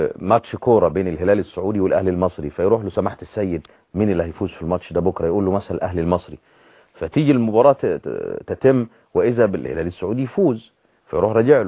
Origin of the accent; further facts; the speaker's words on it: Upper Egypt, Egypt; عندنا في الصعيد